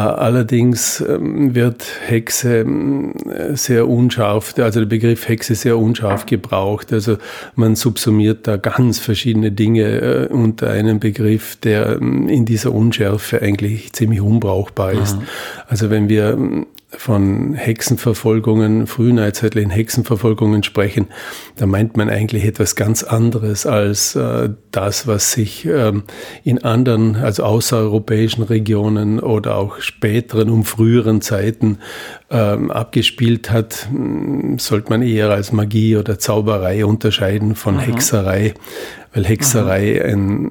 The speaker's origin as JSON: {"language": "German", "region": "Vorarlberg", "country": "Austria", "said": "ich komme aus Vorarlberg."}